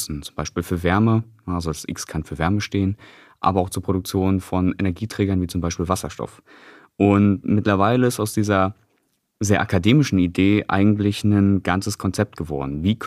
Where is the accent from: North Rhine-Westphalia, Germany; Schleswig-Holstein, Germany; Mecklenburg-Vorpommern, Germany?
Mecklenburg-Vorpommern, Germany; Ich bin ja auch hier in MV groß geworden und habe mein Leben hier verbracht.